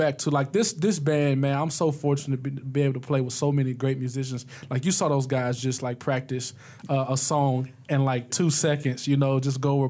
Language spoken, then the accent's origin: English; West Memphis, Arkansas, United States; I'm from West Memphis, Arkansas, so it's the Delta. So that's what I was accustomed to.